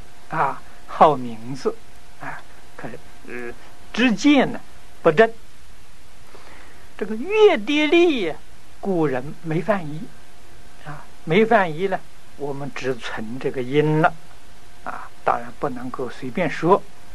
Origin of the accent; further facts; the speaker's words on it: China; 那么这也是我们中国人自古以来啊就与